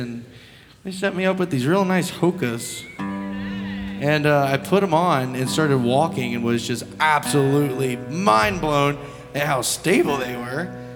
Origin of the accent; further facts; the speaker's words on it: Houston, Texas, United States; And I'm from Houston, Texas.